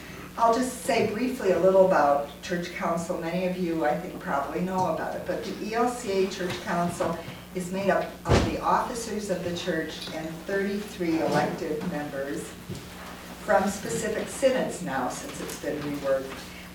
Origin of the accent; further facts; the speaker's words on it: Duluth, Minnesota, United States; from Duluth, Minnesota